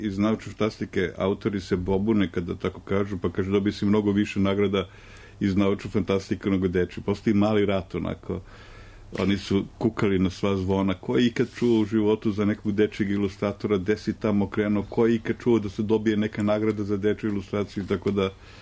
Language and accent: Serbian; Serbia; mi smo Srbi, o svemu imamo stav.